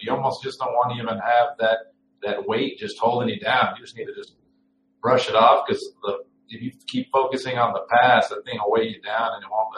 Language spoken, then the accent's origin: English; El Paso, Texas, United States; I grew up in El Paso, Texas, and I had hung around with the wrong crowd.